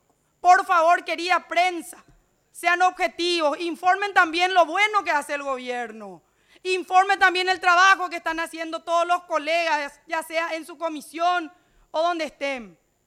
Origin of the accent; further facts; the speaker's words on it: Paraguay; antes de ser de uno u otro partido político somos paraguayos